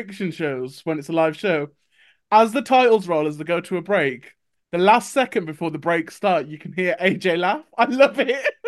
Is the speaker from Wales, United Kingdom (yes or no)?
no; Wolverhampton, West Midlands, United Kingdom; I mean, I'm from Wolverhampton. I do like to support the boys.